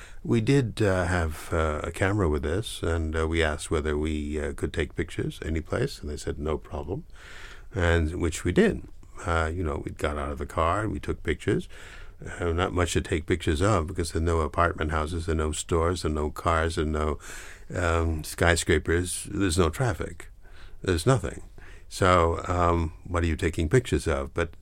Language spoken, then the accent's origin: English; United States; You know, I as an American, I've got a visual response to the tune.